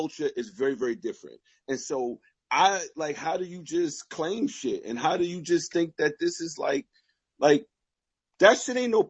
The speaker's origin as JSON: {"language": "English", "region": "New York", "country": "United States", "said": "I've never been in a gang. I'm from New York. You know, gangs here sort of died out by the 80s."}